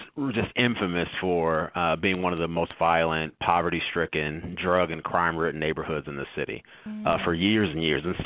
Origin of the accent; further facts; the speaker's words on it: St. Louis, Missouri, United States; where I grew up in St. Louis area, I mean, we would have saw a police officer if a white cop would have been in our neighborhood.